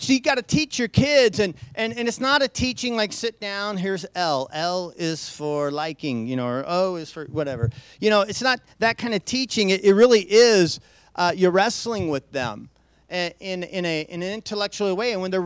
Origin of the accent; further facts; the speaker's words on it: Idaho, United States; but I'm from Idaho, so I get away with all kinds of Idaho-isms.